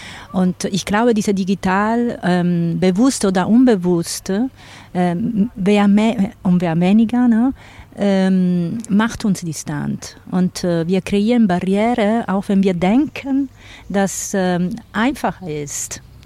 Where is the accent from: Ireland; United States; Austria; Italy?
Italy; Sicily; German is a second language; Ich komme aus Sizilien